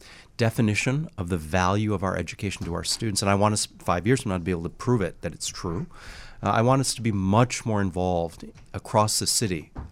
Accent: Chicago, Illinois, United States; also born or lived in Baltimore / El Paso / Cambridge; I love Chicago. I grew up here. So I was born in Chicago. I actually didn't think I'd move back to Chicago.

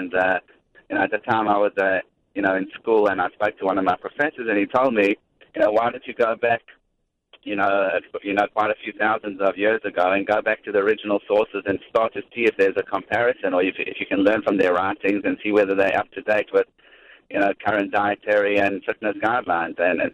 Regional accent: South Africa; now in New York, United States; South Africa originally.

